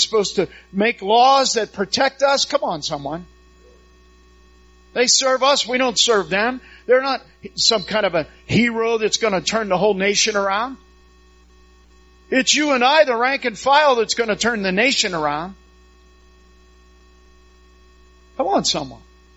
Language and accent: English; Pittsburgh, Pennsylvania, United States; I'm a Steelers fan. Why am I a Steelers fan? Because I was raised in Pittsburgh.